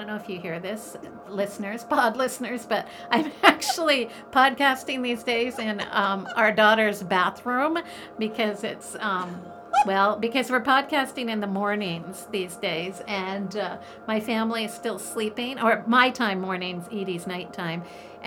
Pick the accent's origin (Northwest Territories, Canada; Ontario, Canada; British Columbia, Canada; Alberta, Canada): British Columbia, Canada; when I was a kid and growing up in Canada, we didn't get the magazines that you guys got in the States.